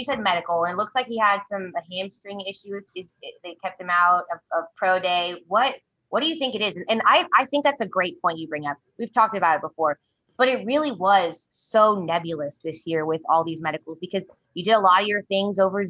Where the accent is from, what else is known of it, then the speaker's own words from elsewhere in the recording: Kansas City, Missouri, United States; he's from Kansas City. That's my hometown.